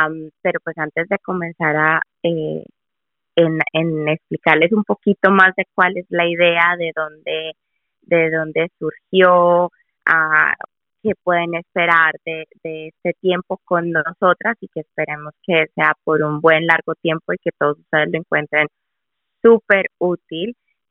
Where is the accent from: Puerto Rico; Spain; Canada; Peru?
Canada; Toronto, Ontario; also born or lived in Colombia; Yo nací en Colombia, pero llegué a Canadá a la temprana edad de 9 años, cuando mi familia inmigró a Canadá, y desde ese entonces, pues, me crié y crecí aquí en todo lo que se llama la gran área de Toronto, en diferentes lugares